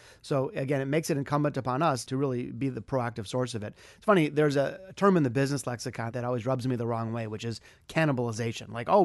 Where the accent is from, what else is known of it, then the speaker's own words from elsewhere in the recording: Detroit, Michigan, United States; A good example is my hometown of Detroit, Michigan.